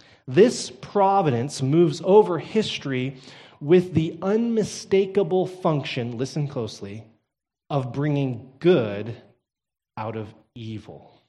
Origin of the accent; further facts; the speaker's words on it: Texas, United States; I am a Texan, and I sat down not too long ago to dinner with a Dutchman and an Italian.